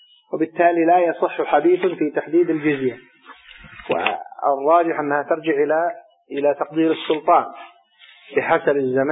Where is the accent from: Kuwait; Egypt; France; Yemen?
Yemen; يعني نحن عندنا في اليمن 12,000